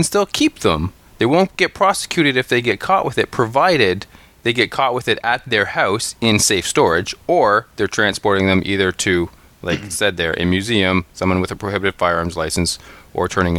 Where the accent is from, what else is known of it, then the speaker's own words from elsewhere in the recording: Canada; We're Canadian.